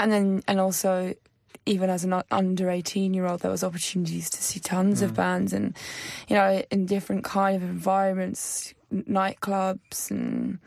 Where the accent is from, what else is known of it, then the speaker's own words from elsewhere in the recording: London, United Kingdom; me personally growing up in London, when I wanted to be in a band, where do I start?